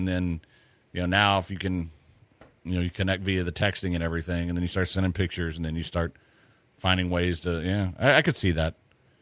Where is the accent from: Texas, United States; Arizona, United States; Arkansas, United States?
Texas, United States; Houston; As a kid growing up in Houston through junior high and high school